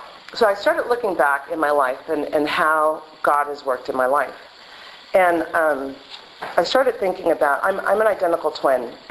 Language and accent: English; West Hollywood, California, United States; growing up in West Hollywood was a privilege for many reasons.